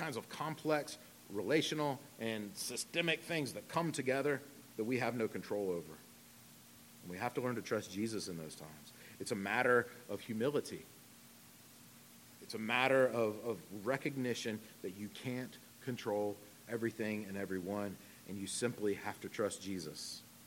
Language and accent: English; Virginia, United States; I grew up in Southern Virginia, the heart of the Civil War